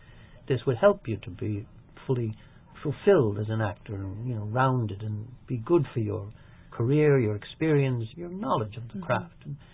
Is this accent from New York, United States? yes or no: yes; Manhattan, New York, United States; Okay, I was from New York, but you see, they said, oh, you're American. I said, I don't know, I'm not. Well, I am an American passport, but really, I mean, I only know the Manhattan.